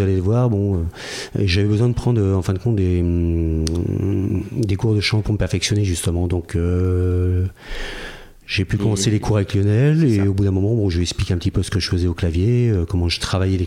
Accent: Saint-Sulpice-de-Royan, Nouvelle-Aquitaine, France; Moi, je suis de Saint-Sulpice-de-Royan.

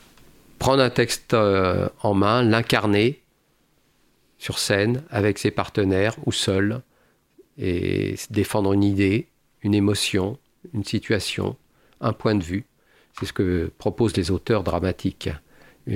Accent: Meschers-sur-Gironde, Nouvelle-Aquitaine, France; Je suis de Méché.

